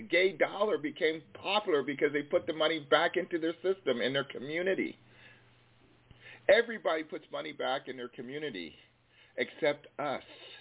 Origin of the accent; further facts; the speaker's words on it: Philadelphia, Pennsylvania, United States; And where I grew up in Philly, if we had Willie's Barbecue and Beef Ribs